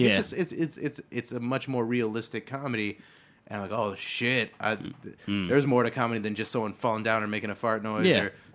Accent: Medina, Ohio, United States; also born or lived in Berea / Cuyahoga Falls / Cleveland / Lakewood; I grew up in Medina. I was born in Berea. Mm. So from the Northeast Ohio area.

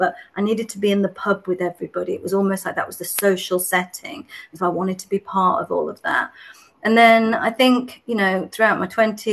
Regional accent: Wigan, North West England, United Kingdom; So I grew up in Wigan in Lancashire, in the northwest of England.

